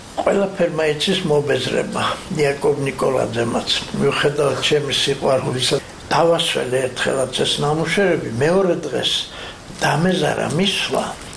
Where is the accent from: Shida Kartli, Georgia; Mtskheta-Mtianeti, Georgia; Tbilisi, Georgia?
Mtskheta-Mtianeti, Georgia; Arkhoti